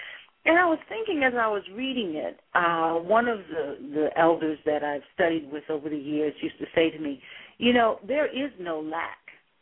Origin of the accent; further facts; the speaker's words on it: the South, United States; Growing up in the South, you know, during the early civil rights movement, when I had to go down back alleys and go up the steps to go see movies